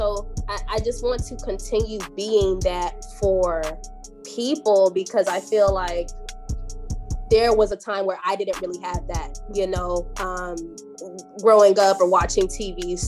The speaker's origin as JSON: {"language": "English", "town": "Albany", "region": "Georgia", "country": "United States", "tie": "born or raised there", "lives_now": "Tallahassee, United States", "said": "I was born and raised in Albany, Georgia, also known as 229, the Good Life City, a little small town, you know, south of Georgia."}